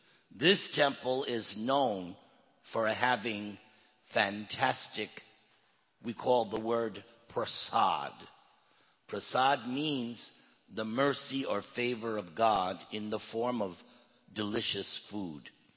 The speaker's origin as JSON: {"language": "English", "town": "Long Island", "region": "New York", "country": "United States", "said": "I'm not technically from New York City, but I do consider myself a New Yorker from Long Island."}